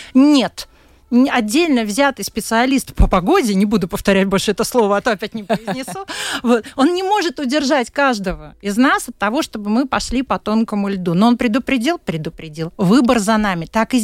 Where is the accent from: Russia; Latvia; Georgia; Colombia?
Latvia; also born or lived in Kazakhstan; Но я родилась в Казахстане. Родители меня перевезли в Латвию, когда я была ребенком.